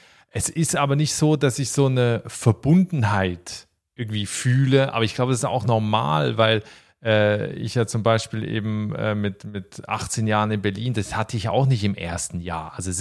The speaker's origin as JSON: {"language": "German", "country": "Switzerland", "moved": "yes", "lives_now": "Ireland", "said": "seit 20 Jahren bald nicht mehr in der Schweiz lebe. Ich weiß natürlich, ich habe noch einen Schweizer Pass, dass es meine Heimat ist."}